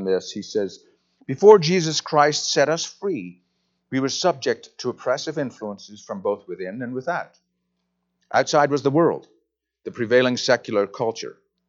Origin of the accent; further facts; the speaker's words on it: England, United Kingdom; Because I came from England, that's how they say it there, right?